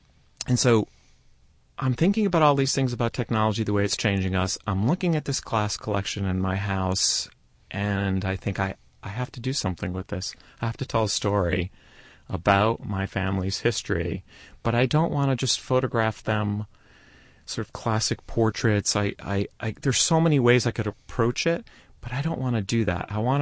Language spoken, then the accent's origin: English; New Britain, Connecticut, United States; I grew up in New Britain, Connecticut. It's a factory town. Stanley Works, the hardware manufacturing, is headquartered there.